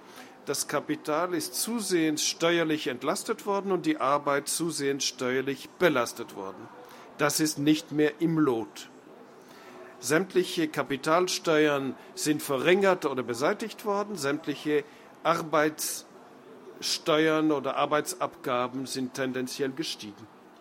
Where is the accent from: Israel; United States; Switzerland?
Switzerland; Ich bin als Schweizer, der diese direkte Demokratie sehr genau verfolgt